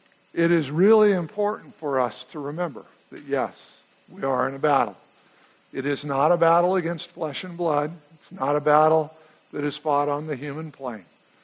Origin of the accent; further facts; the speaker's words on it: Tucson, Arizona, United States; As a child growing up in Tucson, I attended First Baptist Church downtown at 5th and 5th.